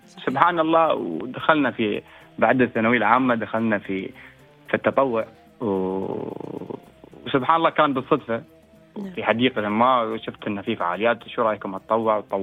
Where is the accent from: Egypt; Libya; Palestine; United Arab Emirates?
United Arab Emirates; نحن كاماراتيين